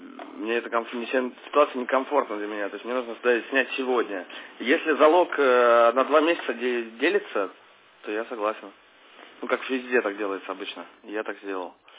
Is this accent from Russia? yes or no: yes; Russia; я русский, прописка питерская.